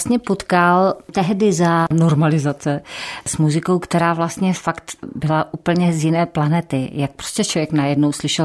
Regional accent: Ostrava, Moravian-Silesian Region, Czechia; ať jsem z Ostravy, teda z centra

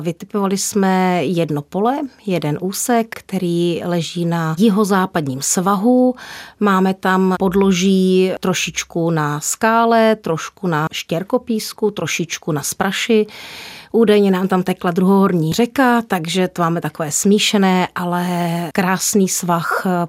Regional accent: Slaný, Central Bohemian Region, Czechia; now in Kvíc, Czechia; Pocházím ze Slaného, nicméně do Kvíce jsme se nastěhovali v rámci té restituce zpátky

